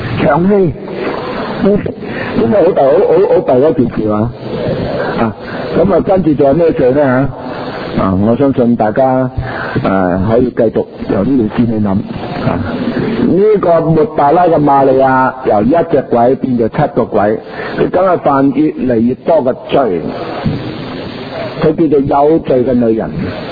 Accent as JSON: {"language": "Chinese", "country": "China", "said": "我们中国人有说、五十步就少百步，是吧"}